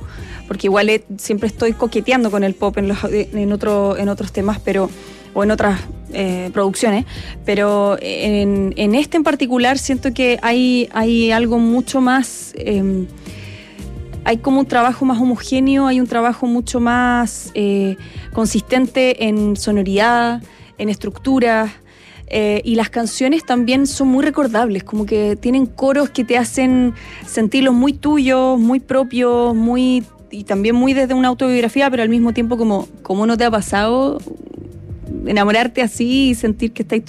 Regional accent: Santiago, Santiago Metropolitan Region, Chile; Nacida y criada aquí en Santiago.

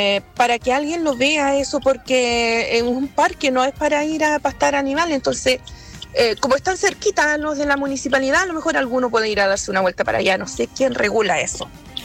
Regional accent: Villa Los Ríos, Chile; Soy de Villa Los Ríos

